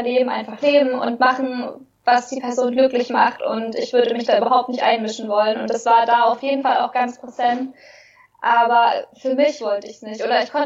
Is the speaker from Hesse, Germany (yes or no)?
no; Bavaria, Germany; ich bin in Oberbayern groß geworden, in einem kleinen Dorf.